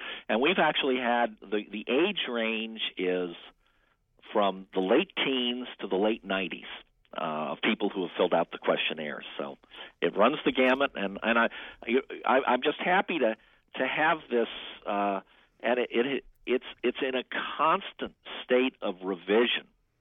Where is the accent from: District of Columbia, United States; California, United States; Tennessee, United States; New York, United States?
District of Columbia, United States; Washington; I grew up in Washington